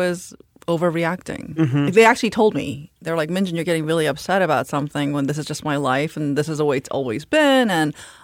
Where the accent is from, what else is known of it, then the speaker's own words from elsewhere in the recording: United States; And then I realized that, of course, I'm Korean American, so I'm soft.